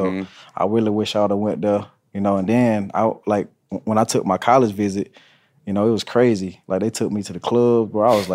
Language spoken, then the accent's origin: English; Florida, United States; Like, although I'm from Florida, like, my mom was living in Norman, Oklahoma, which is crazy.